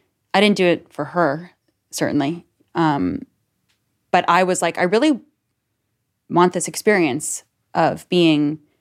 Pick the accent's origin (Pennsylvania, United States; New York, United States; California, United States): New York, United States; I grew up on Long Island in the 90s, and it was very – and with, like, Italians, not – Jews. I grew up with mostly Italians.